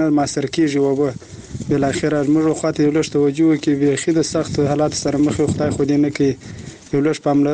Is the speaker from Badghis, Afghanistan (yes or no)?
yes; Badghis, Afghanistan; موږ شکر د افغانستان یو د افغانستان بچان یو په اول کې خو د بایغست ولایت د مرغاو د ولسوالۍ د نور ولسوالۍ راغلی